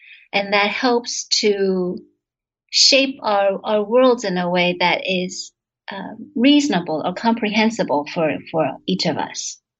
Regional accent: United States; really hyping up the point that I'm Taiwanese American and speak Hokkien and have the same native place in Quanzhou in China.

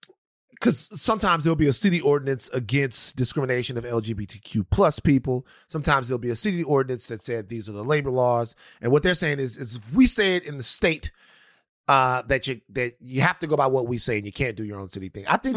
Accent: Louisiana, United States; I'm from Louisiana.

